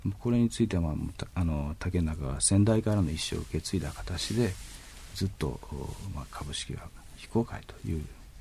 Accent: Nagoya, Aichi, Japan; 名古屋の出身でございまして、まあ、静岡にいたあの期間というのはほんの少しでございましたので

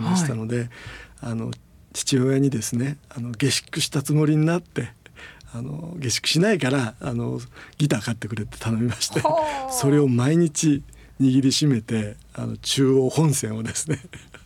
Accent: Otsuki, Yamanashi, Japan; 山梨県の東側の大月市というところの出身です

